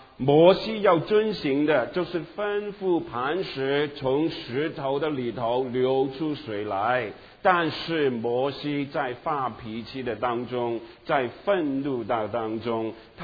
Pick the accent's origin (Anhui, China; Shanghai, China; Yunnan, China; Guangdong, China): Guangdong, China; 有一两个人我们广东人说是我们的眼中钉啊，我不知道国语有没有这样讲